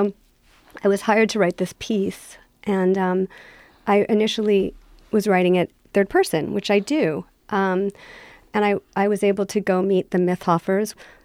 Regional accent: San Francisco, California, United States; born there; I was born in the Haight-Ashbury at the height of that moment, right after the Summer of Love.

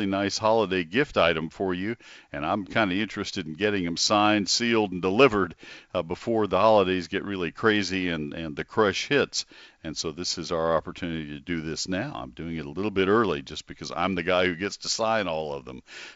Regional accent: Texas, United States; Anyway, I have lived in Texas all my life and have traveled our great state.

